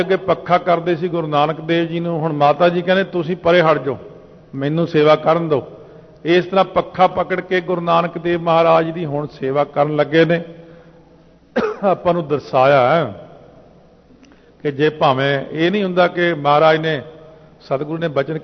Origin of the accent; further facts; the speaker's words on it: Patiala, Punjab, India; ਮੈਂ ਕਿਹਾ ਜੀ ਅਸੀਂ ਪਟਿਆਲੇ ਤੋਂ।